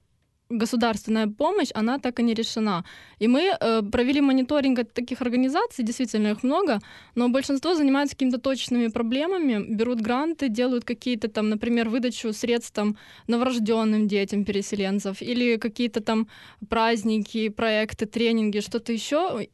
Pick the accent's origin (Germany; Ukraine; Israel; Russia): Ukraine; Crimea; я сама из Крыма, и мы, получается, вот все эти 70 человек, которые объединились, мы все переселенцы, кто донецкие, кто крымские